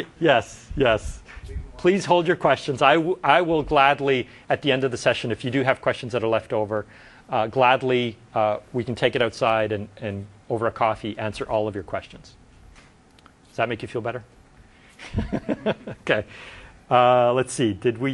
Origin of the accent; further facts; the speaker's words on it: Montreal, Quebec, Canada; I did all my schooling in English. English is my preferred language. But I grew up in Montreal, and so I speak French quite well and read French, and so I've added that as my second language. And maybe I understand Italian or other languages.